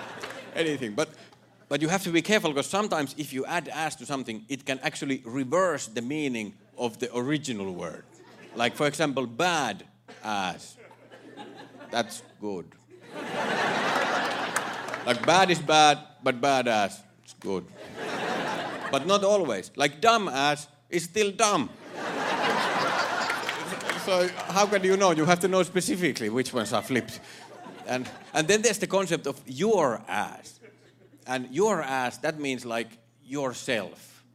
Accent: Finland; now in United States; Hello, good evening. … yes, I am from Finland.

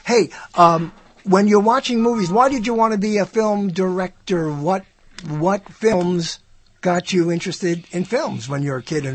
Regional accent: Brooklyn, New York, United States; I'm from Bensonhurst.

